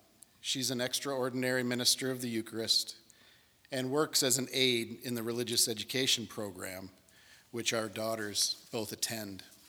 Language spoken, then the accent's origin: English; Midwest, United States; now in Anthem, United States; Cheryl and I grew up in the Midwest as cradle Catholics, where we met and were married in 1990. We moved to Arizona 22 years ago